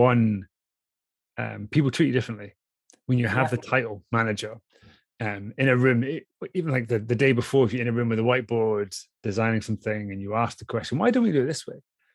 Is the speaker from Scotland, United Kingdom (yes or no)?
yes; Scotland, United Kingdom; I grew up in Scotland, had an older brother